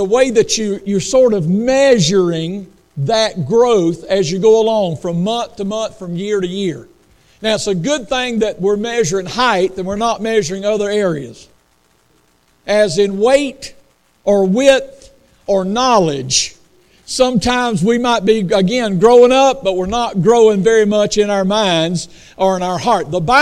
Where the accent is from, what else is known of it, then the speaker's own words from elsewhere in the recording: Hahira, Georgia, United States; My hometown is Hayhira, Georgia. How many knows where Hayhira, Georgia is?